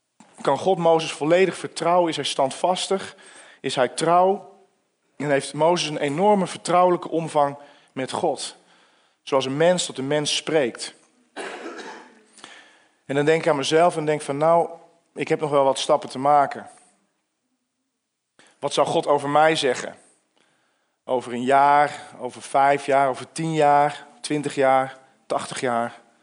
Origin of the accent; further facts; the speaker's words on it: Veenendaal, Utrecht, Netherlands; Ik kom uit Veenendaal, we hebben 4 kinderen.